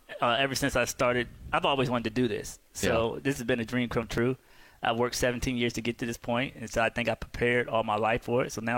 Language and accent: English; Richmond, Virginia, United States; and we grew up in Richmond, Virginia together.